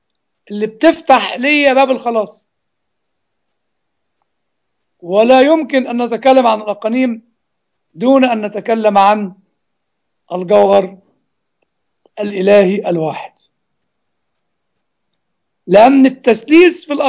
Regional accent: Egypt; moved away; فأنا أعتبر مصري ولكني مش عايش على أرض مصر.

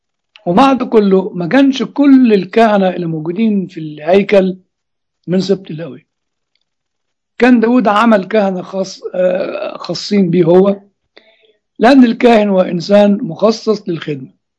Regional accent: Egypt; طبعا احنا شفنا في الخدمة الكنسية بالذات عندنا في مصر

